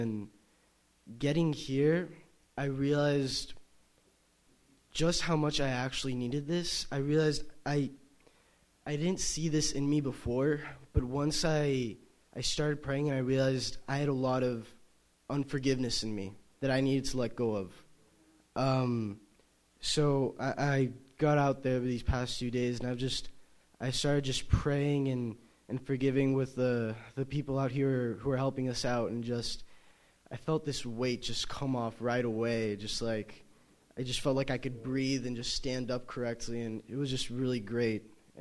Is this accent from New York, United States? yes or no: no; Cupertino, California, United States; I'm from Cupertino, California.